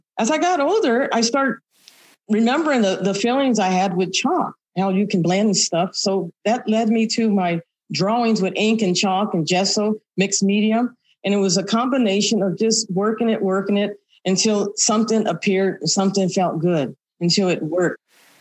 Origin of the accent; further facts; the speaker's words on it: California, United States; Because I miss California. I was born and raised in the General Hospital 1 year after Margaret Garcia.